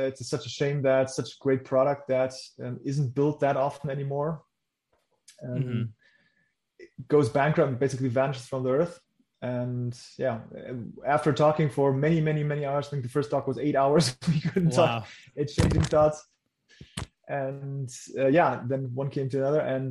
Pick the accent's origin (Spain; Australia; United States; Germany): Germany; born there; English is a second language; my first language is not English. So I was born in Germany